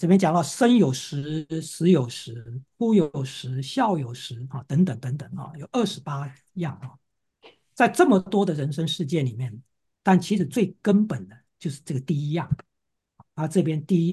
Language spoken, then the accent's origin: Chinese; China; 因为我们中国人也是在说嘛，哈，天下合久必分，分久必合啊。